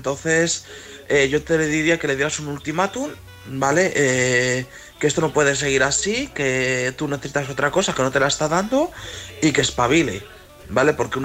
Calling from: León, Castile and León, Spain

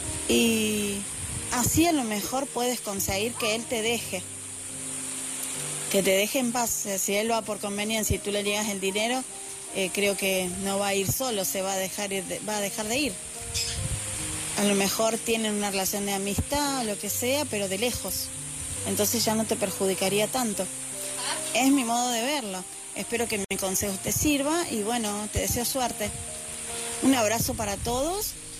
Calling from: Argentina; desde Argentina

